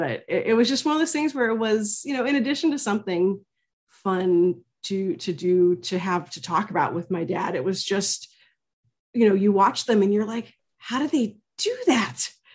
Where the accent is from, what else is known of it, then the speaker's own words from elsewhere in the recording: Pennsylvania, United States; because I grew up outside of Pittsburgh in the early 90s